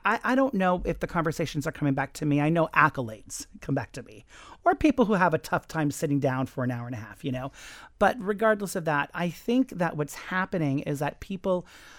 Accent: Miami, Florida, United States; I grew up here in Miami, you know, I grew up in Kendall. And I grew up driving on South Dixie Highway.

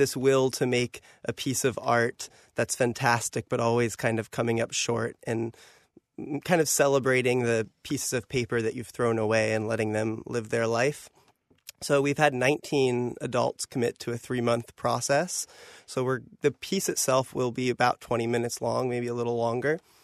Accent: Columbus, Ohio, United States; also born or lived in Germany; That was where I moved back to Columbus from. I'm from Columbus originally, but I was working in Europe.

